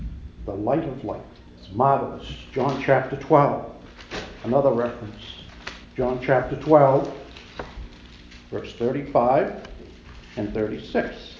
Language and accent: English; Boston, Massachusetts, United States; accent: Boston; You'll have to bear with my Boston accent. We do not pronounce our R's very well, but I'll do the best I can.